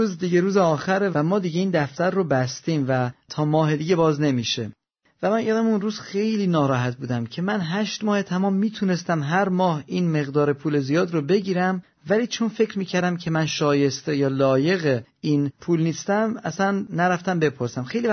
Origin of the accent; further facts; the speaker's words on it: Iran; moved away as an adult; وقتی که از ایران بیرون اومدم و به این کشور خارجی رفتم، در این کشور وارد دانشگاه شدم